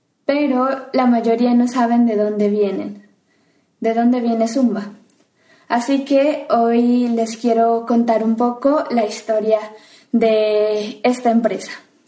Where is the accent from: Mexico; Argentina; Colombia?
Colombia; now in Austria; soy estudiante de intercambio. Vengo de Colombia.